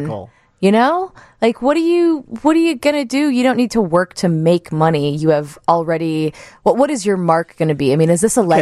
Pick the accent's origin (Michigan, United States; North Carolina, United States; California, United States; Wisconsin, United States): Michigan, United States; where I grew up in Michigan on the southwest side of the state.